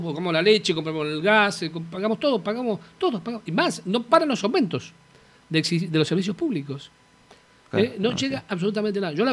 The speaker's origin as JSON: {"language": "Spanish", "country": "Argentina", "said": "Sí, pero somos argentinos, todo tiene un límite."}